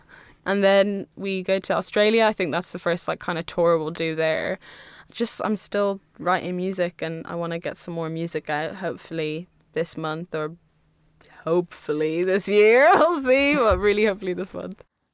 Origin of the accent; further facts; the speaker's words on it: Indiana, United States; born there; Well, I was born in Indiana